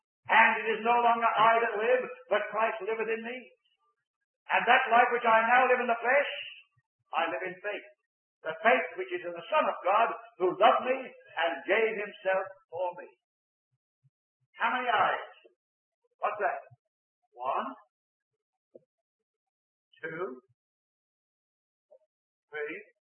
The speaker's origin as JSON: {"language": "English", "region": "England", "country": "United Kingdom", "tie": "born there", "said": "I was born in England."}